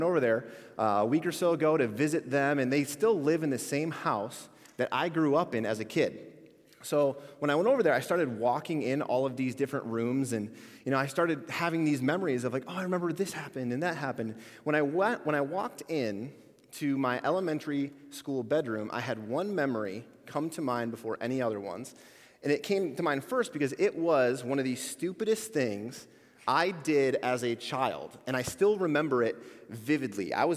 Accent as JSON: {"language": "English", "town": "Lansing", "region": "Michigan", "country": "United States", "tie": "born or raised there", "said": "So I grew up living in the Lansing area. I've lived here most of my life."}